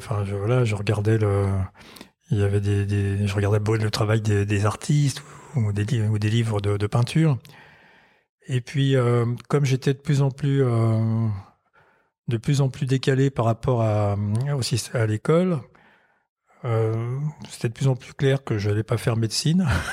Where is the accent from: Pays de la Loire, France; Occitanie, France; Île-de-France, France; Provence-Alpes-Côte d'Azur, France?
Île-de-France, France; Sarcelles; also born or lived in Nanterre / Courbevoie; je suis né dans la banlieue parisienne, à Nanterre. Après, mes parents habitaient à Courbevoie. Ensuite, à Sarcelles. Qui était une cité toute neuve à l'époque. C'était autour de l'époque de mai 68.